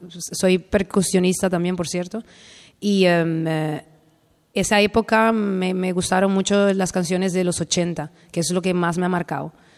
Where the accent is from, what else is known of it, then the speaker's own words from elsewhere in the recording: Netherlands; soy holandesa, nacionalidad holandesa. Mis padres son una mezcla bonita. Mi padre es americano y mi madre es latina, pero yo soy la holandesa. Y nací en un barco hace mucho tiempo.